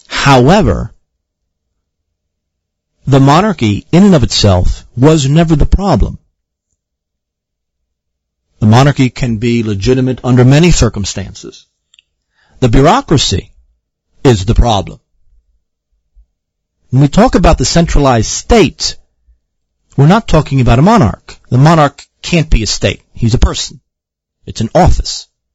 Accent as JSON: {"language": "English", "country": "Ireland", "said": "I have a strong Irish nationalist and Celtic streak in me, being an Irishman myself."}